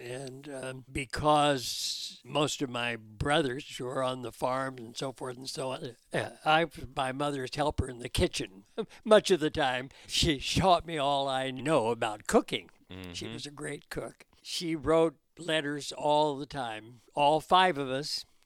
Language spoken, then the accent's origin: English; Delray, California, United States; You know, I came from Delray, California, on a farm, and many of my school buddies and friends were Japanese.